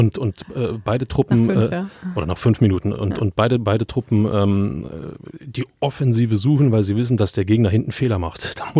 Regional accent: Berlin, Germany; Fan, als Berliner, sage ich nur.

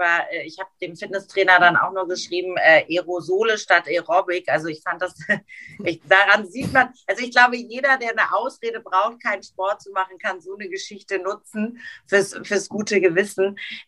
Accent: Hamburg, Germany; now in Frankfurt, Germany; mein Herz schlägt immer noch für meine Heimatstadt. Ich bin ja nun wirklich Hamburgerin. Ich kann auch so sprechen.

